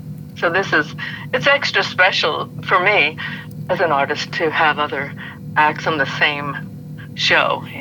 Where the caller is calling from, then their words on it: Nashville, Tennessee, United States; I'm calling from Nashville, Tennessee, our home.